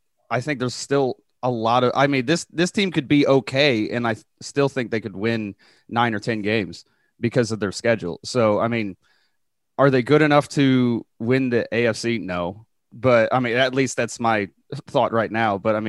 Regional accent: Indianapolis, Indiana, United States; Well, I mean, with me, even though it's a lot because I grew up in Indy

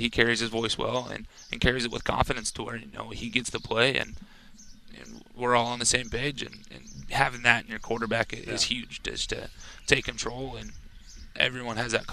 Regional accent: Reno, Nevada, United States; moved away as an adult; I was born and raised in Reno, went there for college, so I had never left.

